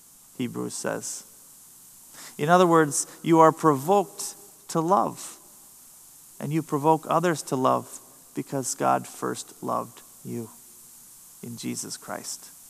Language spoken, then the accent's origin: English; Moorhead, Minnesota, United States; I remember growing up in Moorhead, I had a friend who just lived a couple houses down along the river.